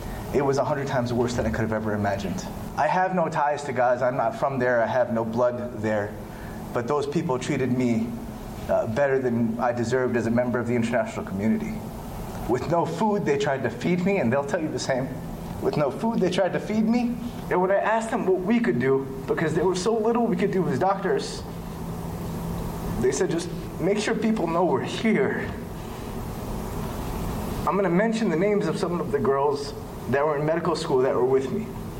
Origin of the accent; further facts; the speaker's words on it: Arkansas, United States; I come from Arkansas.